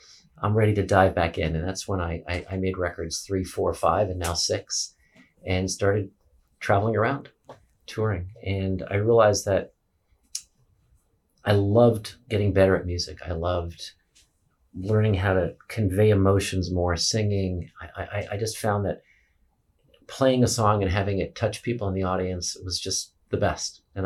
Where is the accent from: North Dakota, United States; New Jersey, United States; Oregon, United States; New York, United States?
New Jersey, United States; Wayne; So I was raised in Wayne, New Jersey, northern New Jersey, child of two immigrants. My mom was a small town doctor from Brazil. My dad was an engineer from Austria.